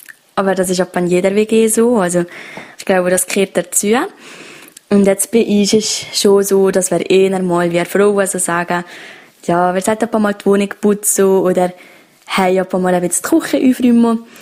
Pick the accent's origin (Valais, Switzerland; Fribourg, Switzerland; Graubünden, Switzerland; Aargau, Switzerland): Valais, Switzerland; accent: Walliser-Deutsch; Also wir werden halt schon sehr viel auf das Walliser-Deutsch angesprochen.